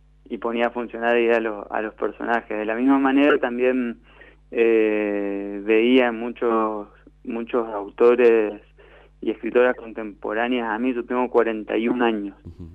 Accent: Resistencia, Chaco, Argentina; soy nacido y criado en Resistencia, que Resistencia es el colmo de la urbanidad, que es una ciudad pequeña pero con mucha gente.

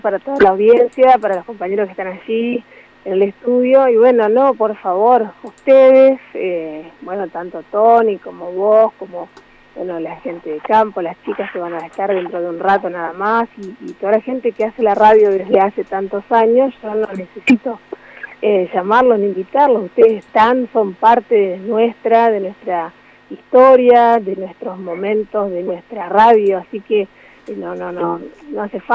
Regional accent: Argentina; somos nosotros, somos el pueblo argentino

